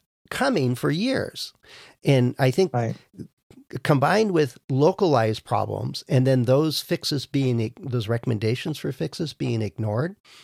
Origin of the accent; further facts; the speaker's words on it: Wisconsin, United States; And I'm from Wisconsin. It was cold.